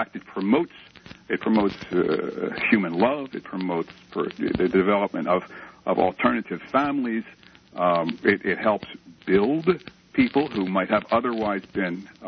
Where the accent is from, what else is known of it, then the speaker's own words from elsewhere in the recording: United States; I'm an American.